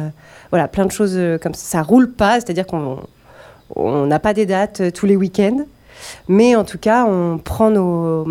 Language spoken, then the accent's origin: French; Le Mans, Pays de la Loire, France; moved away as an adult; now in Paris, France; j'ai suivi de plus en plus de cours de danse au Mans, de là d'où je viens. Et puis, un jour, je suis partie à Paris